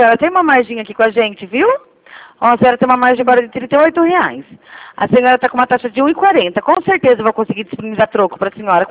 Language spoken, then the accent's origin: Portuguese; Rio Claro, São Paulo, Brazil; eu sou de Rio Claro, São Paulo.